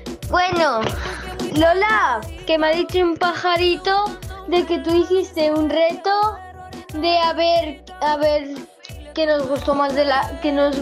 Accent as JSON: {"language": "Spanish", "town": "Vinaròs", "region": "Valencian Community", "country": "Spain", "said": "de Vineros."}